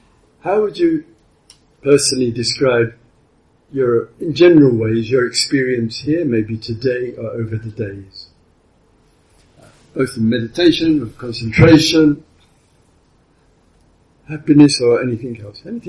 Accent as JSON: {"language": "English", "region": "England", "country": "United Kingdom", "said": "You know, I'm English."}